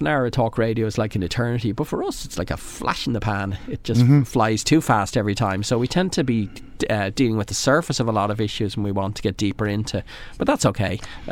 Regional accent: Drogheda, Leinster, Ireland; Only my father came back, and this is how I grew up in Drogheda, attending St. Peter's.

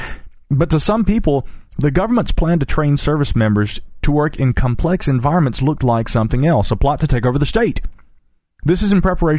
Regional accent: North Carolina, United States; North Carolina, my home state, has been no stranger to reports of this kind.

